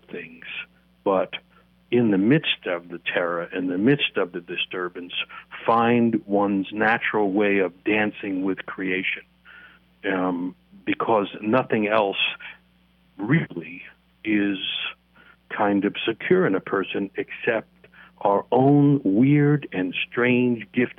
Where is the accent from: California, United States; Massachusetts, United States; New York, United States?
New York, United States; New York City; you know, I grew up in New York City, and I live inside stories.